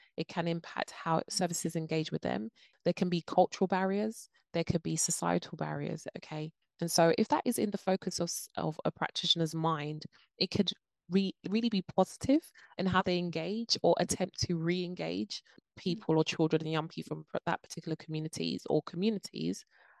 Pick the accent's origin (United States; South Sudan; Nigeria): Nigeria; I'm Nigerian. My parents are, I'm first immigrants within the UK. And then also I'm from Nigeria, but I'm from a tribe within that area that makes up my values, my beliefs.